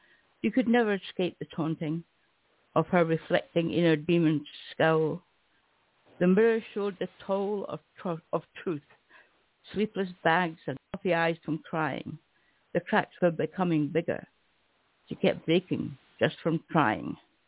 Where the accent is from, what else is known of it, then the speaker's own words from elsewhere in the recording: Scotland, United Kingdom; Well, I'm from Scotland, aye.